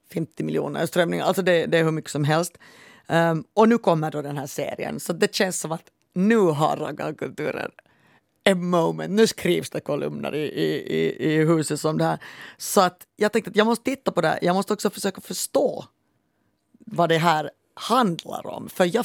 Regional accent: Helsinki, Uusimaa, Finland; Jag är uppvuxen i centrala Helsingfors. Så jag var knappt överhuvudtaget ens i Österbotten när jag var barn och ung. Och jag har aldrig bott på landet.

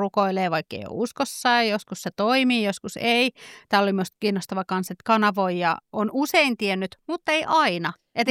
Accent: Hämeenlinna, Kanta-Häme, Finland; born there; mä oon syntynyt Hämeenlinnassa

